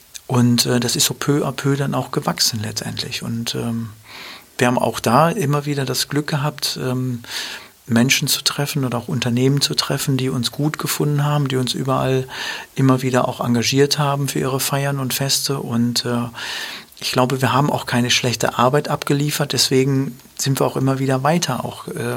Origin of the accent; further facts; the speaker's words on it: Dortmund, North Rhine-Westphalia, Germany; wir sind ja in Dortmund groß geworden.